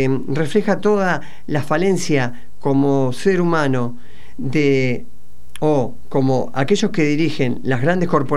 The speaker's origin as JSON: {"language": "Spanish", "country": "Argentina", "said": "Entonces pido disculpas por haber defendido mi integridad como argentino"}